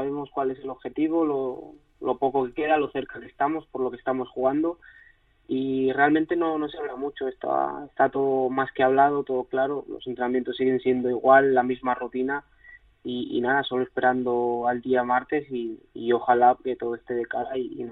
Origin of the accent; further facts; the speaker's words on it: Zaragoza, Aragon, Spain; moved away; Llevo mucho tiempo fuera y estoy bien, la verdad que me han ido bien las cosas. Ha sido un camino largo desde que salí de Zaragoza, dando vueltas por el mundo